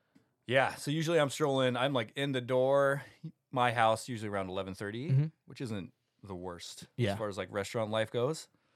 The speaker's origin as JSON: {"language": "English", "town": "Soldotna", "region": "Alaska", "country": "United States", "said": "I'm from Alaska originally."}